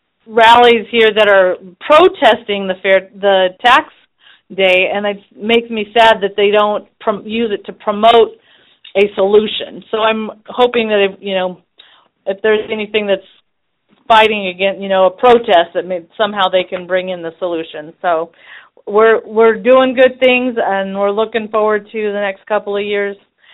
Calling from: Kennewick, Washington, United States; on her cell phone, and I'm calling from Kennewick.

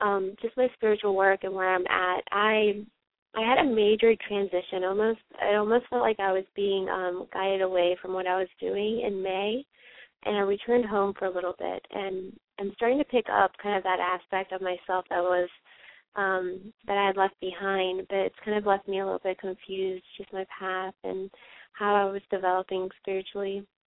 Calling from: South Carolina, United States; I'm calling from South Carolina.

